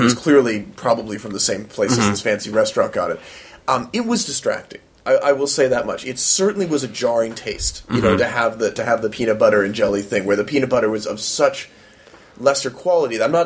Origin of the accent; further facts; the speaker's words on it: Los Angeles, California, United States; Now, when I say health food, everybody, and I am talking about growing up in Los Angeles here, to her credit, we're not talking about wheat germ